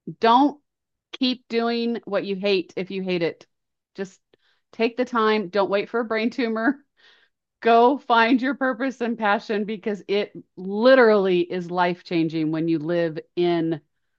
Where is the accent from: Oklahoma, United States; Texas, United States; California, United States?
Oklahoma, United States; Norman; I grew up in Norman, Oklahoma.